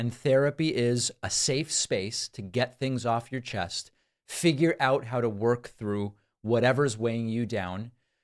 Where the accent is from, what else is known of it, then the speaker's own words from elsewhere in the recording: Argentina; born there; first language Spanish; English is a second language; I first learned Spanish when I was born in Argentina. Then I learned English. I learned some Hebrew in Hebrew school. I learned French in junior and high school.